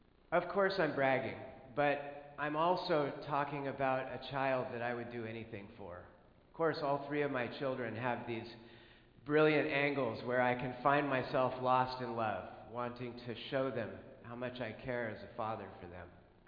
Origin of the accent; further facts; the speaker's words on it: Fairbanks, Alaska, United States; moved away as an adult; also born or lived in Thailand / Japan; 1968, and I grew up in Fairbanks, Alaska. My mom was a hippie, and she went to Alaska to get back to nature